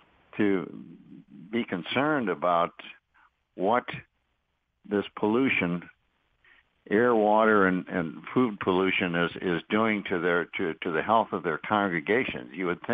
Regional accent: Flint, Michigan, United States; Now, I'm from Flint originally. And that was my hometown, Flint, Michigan.

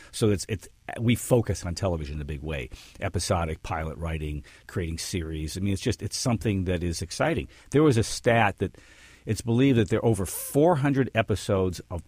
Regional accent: Detroit, Michigan, United States; now in California, United States; Yes, grew up in Detroit.

